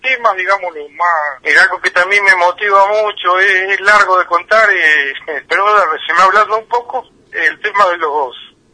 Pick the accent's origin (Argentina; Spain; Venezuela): Argentina; San Julián, Santa Cruz; born there; also born or lived in Buenos Aires / Puerto Deseado; Nací en San Julián, viví muchos años en Buenos Aires, después volví a Deseado, siempre trabajé en un hospital.